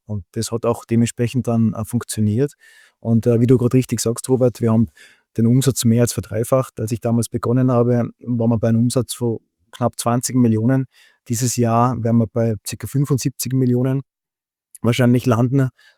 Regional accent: Austria; Bin dann direktissimo eigentlich eine Woche nach der Matura direkt zum Bundesheer, wie es halt bei uns in Österreich so üblich ist.

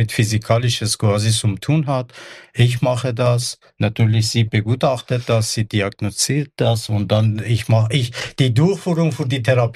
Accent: Iran; now in Austria; Ich bin ursprünglich Perser und ich komme aus Persien seit 2013. Ich bin in Österreich

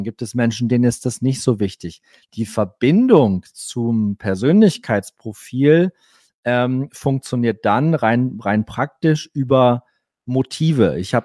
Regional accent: Cloppenburg, Lower Saxony, Germany; Ich bin, wie gesagt, in Kloppenburg groß geworden. Ich habe bis zu meinem 23. Lebensjahr bei meinen Eltern gelebt.

